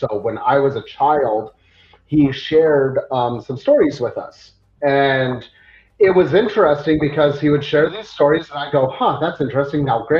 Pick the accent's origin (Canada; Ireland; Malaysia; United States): United States; Utah; now in Tennessee, United States; Yes, that's correct. So I moved out here from Utah.